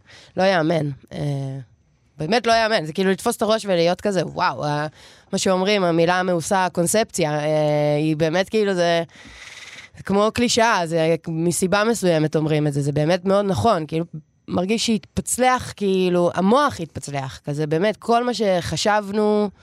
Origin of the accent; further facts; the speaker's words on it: Tel Aviv, Tel Aviv District, Israel; אני תל אביבית, ציניקנית